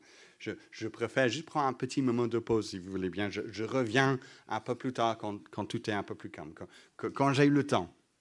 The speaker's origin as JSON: {"language": "French", "region": "England", "country": "United Kingdom", "said": "J'ai rien contre le thé, je suis anglais, après tout, j'aime le thé."}